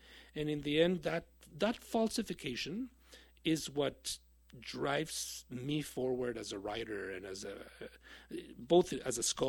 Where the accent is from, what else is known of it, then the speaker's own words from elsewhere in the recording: Mexico; now in United States; I am an immigrant, as you know. I was born and raised in Mexico and came to the United States.